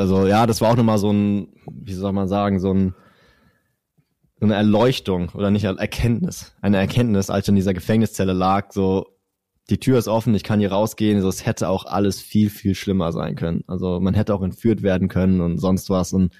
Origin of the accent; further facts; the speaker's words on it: Germany; Und ich dachte, gut, ist natürlich jetzt die deutsche Botschaft. Ne? Weil ich bin ja Deutscher, habe ich mir auch gesagt.